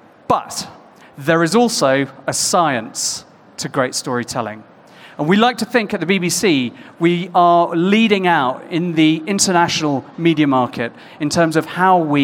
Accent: United Kingdom; now in Australia; I'm a Brit living in Australia

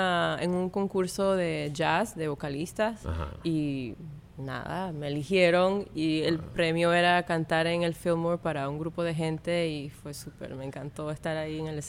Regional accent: Dominican Republic; now in New Jersey, United States; Sí, pero después que me mudé de República Dominicana

